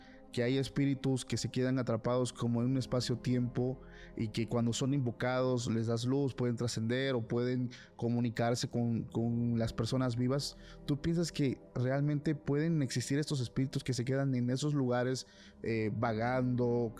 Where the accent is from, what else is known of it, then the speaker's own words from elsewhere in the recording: Tuxtepec, Oaxaca, Mexico; Te platicaba del que es de allá de mi ciudad, de mi pueblo, Tuxtepec.